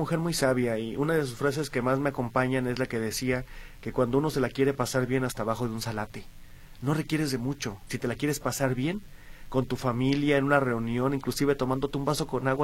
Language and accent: Spanish; Guadalajara, Jalisco, Mexico; nosotros, inclusive como tapatíos o mexicanos